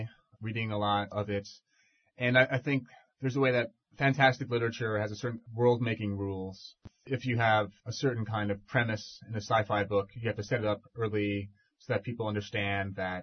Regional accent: Manhattan, New York, United States; I'm from Manhattan. I was a Manhattan snob. We're like a family of renters, and we moved all the time.

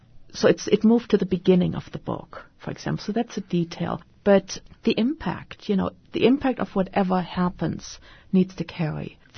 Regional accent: Büderich, North Rhine-Westphalia, Germany; I didn't grow up in the Bronx. I grew up in Germany. And 1953, I was in a little town called Büderich in Germany near the Rhine River.

